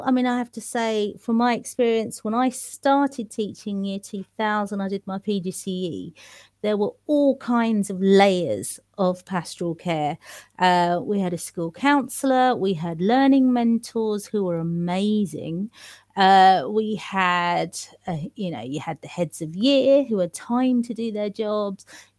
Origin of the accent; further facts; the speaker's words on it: London, United Kingdom; our school days growing up in East London.